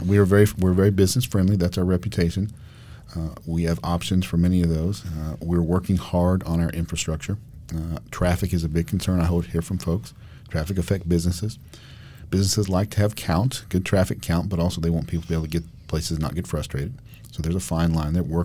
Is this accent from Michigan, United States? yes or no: yes; Saginaw, Michigan, United States; I grew up in Saginaw.